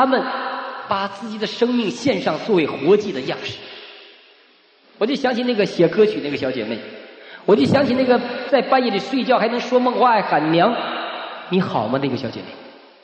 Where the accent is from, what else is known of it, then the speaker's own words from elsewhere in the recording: China; 我在美国读神学院，我今天去傅弟兄和这个徐弟兄家里去，我们都在读神学院，我们都是来自于中国大陆，